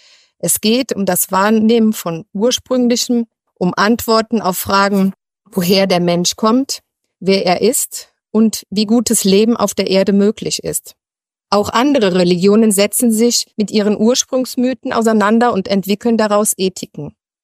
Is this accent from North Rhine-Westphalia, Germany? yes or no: yes; Arnoldsweiler, North Rhine-Westphalia, Germany; also born or lived in Eifel; ich komme gebürtig aus der Eifel und bin am Rande des rheinischen Braunkohlereviers aufgewachsen. In der Nähe von Düren gibt es einen Ort, der heißt Arnoldsweiler.